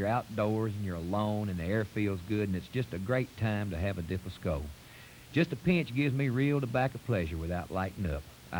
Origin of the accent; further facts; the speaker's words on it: North Carolina, United States; Now, I grew up in North Carolina where bright leaf tobacco is king